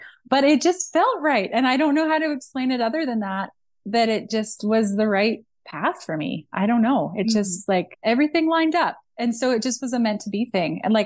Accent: Saskatchewan, Canada; And so I'm from Saskatchewan. So I was living near Regina, Saskatchewan.

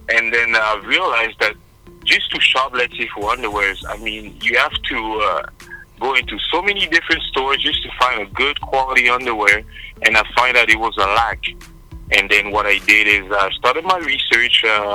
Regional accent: Montreal, Quebec, Canada; I'm from Montreal, Canada. And yes, we do speak French.

